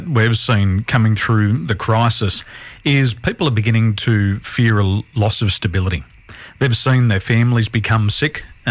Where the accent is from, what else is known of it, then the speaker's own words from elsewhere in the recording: Sydney, New South Wales, Australia; grew up in the western suburbs of Sydney. My father was born in Windsor. He still lives there. I was born in Windsor Hospital. I don't live there anymore.